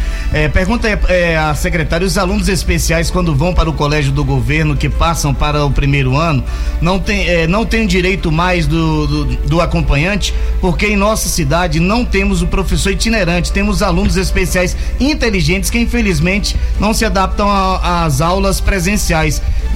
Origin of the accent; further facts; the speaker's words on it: Itabuna, Bahia, Brazil; Eu vim de Itabuna, né, do sul da Bahia, é distante pra caramba, de lá pra cá. São mais de 1.000 quilômetros, né?